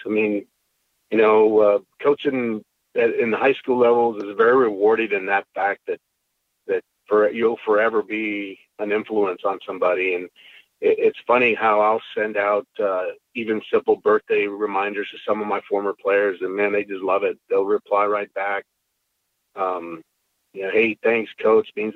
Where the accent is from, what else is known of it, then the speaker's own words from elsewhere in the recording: San Antonio, Texas, United States; now in El Paso, United States; You know, I'll always be from San Antonio because that was my hometown. But I love El Paso.